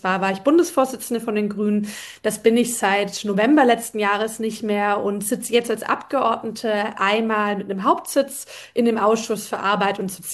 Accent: Nürtingen, Baden-Württemberg, Germany; now in Berlin, Germany; ich bin 31 Jahre alt. Ich komme ursprünglich aus Baden-Württemberg, aus der Nähe von Stuttgart. Falls jemand aus dem Süden kommt, könnte Nürtingen auch was sagen.

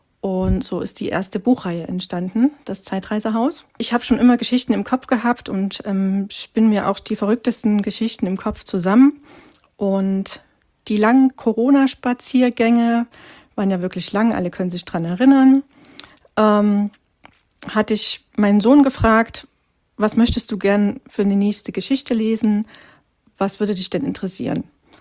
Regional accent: Saxony, Germany; now in Dithmarschen, Germany; ich stamme ursprünglich aus Sachsen. Bin 2014 nach Dithmarschen gezogen an die Nordsee

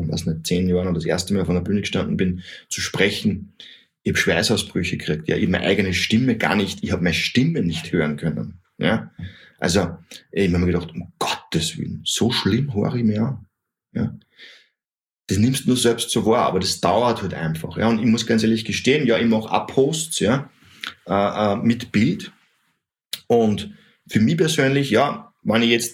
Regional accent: Austria; Hey, ich bin Österreicher.

